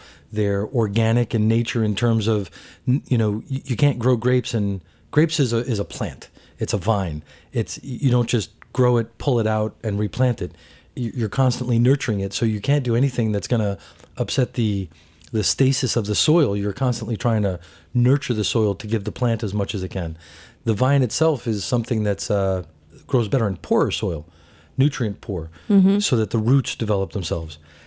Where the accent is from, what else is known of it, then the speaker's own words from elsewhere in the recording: Long Island, New York, United States; also born or lived in San Francisco, United States / Paris, France; now in New York, United States; I moved back to New York in 96 from Paris. Back to New York. I used to live in San Francisco. I grew up in Long Island.